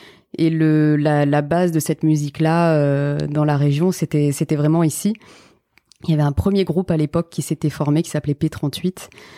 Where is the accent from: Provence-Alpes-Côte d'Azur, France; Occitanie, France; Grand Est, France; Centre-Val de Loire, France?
Provence-Alpes-Côte d'Azur, France; Port-Saint-Louis-du-Rhône; also born or lived in French Guiana; now in Marseille, France; là où j'ai passé le plus d'années dans mon enfance, c'était en Camargue, à Port-Saint-Louis-du-Rhône, pendant quasiment toute la primaire, et ensuite en Guyane.